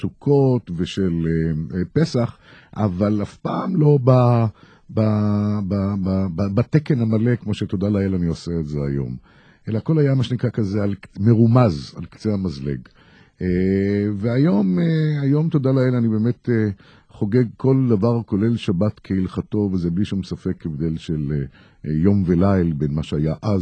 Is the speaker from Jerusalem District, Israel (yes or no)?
no; Netanya, Central District, Israel; נולדתי במקום נפלא ששמו נתניה, ושם גדלתי עד גיל 18